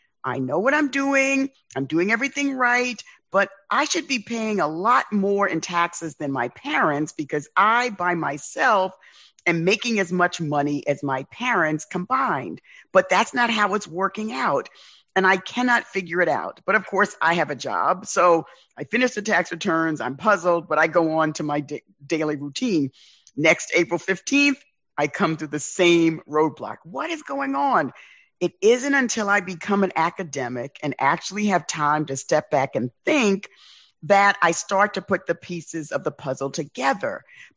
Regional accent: New York City, New York, United States; my origin story is I grew up in the South Bronx.

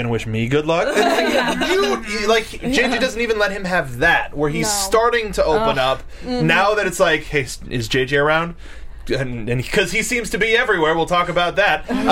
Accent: United States; But then again, I'm American.

